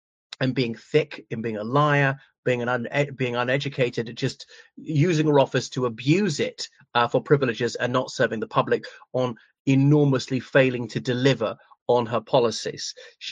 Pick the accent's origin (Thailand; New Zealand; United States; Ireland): Ireland; from Ireland.